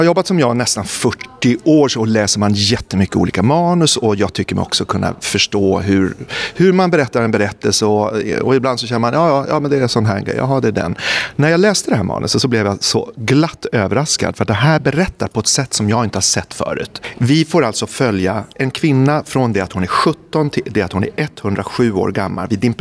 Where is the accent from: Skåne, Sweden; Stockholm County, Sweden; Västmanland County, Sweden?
Stockholm County, Sweden; Stockholm; Jag är uppvuxen i Stockholm. Varje sommar åkte vi till den här holmen i Pargas.